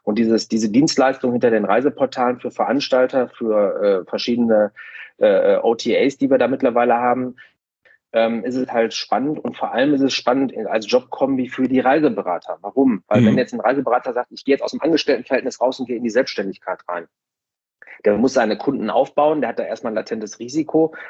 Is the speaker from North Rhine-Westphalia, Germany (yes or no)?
yes; Essen, North Rhine-Westphalia, Germany; ich komme ja jetzt hier aus dem Ruhrgebiet in Essen